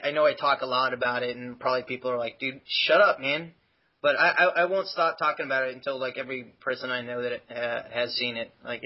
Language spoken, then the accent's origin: English; San Diego, California, United States; I was born and raised in San Diego, and I'm a lifelong San Diego Padres and Chargers fan, so I say fuck L.A.